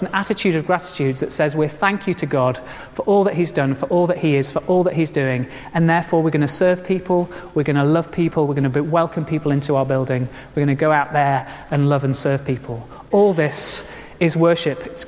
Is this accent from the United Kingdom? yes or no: yes; United Kingdom; It's part of being British.